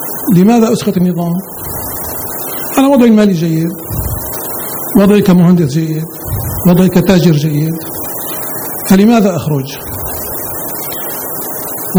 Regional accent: Damascus, Damascus Governorate, Syria; أنا من دمشق. في دمشق لم يكن هناك إطلاق رصاص مطلقا

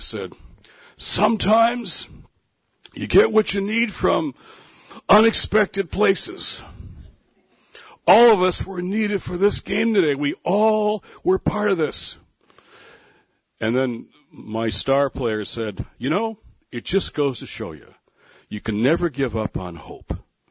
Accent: Detroit, Michigan, United States; So I was coaching the team, Tigers, my hometown, Detroit.

